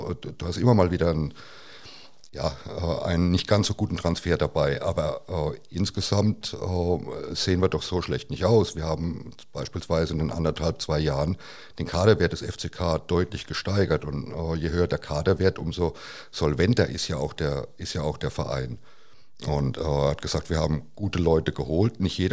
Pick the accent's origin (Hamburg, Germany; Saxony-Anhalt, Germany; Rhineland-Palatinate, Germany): Rhineland-Palatinate, Germany; Kaiserslautern; ich bin in Kaiserslautern geboren, ich bin in Kaiserslautern aufgewachsen, ich habe 20 Jahre Westkurve hinter mir